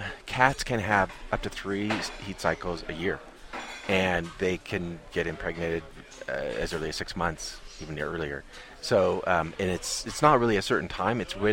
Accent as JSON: {"language": "English", "region": "Alaska", "country": "United States", "said": "as you know, I'm from Alaska"}